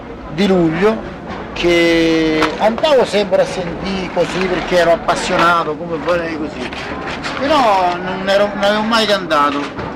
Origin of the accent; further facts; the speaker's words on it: Artena, Lazio, Italy; mi ha domandato, ma di che parte sei? Di Artena.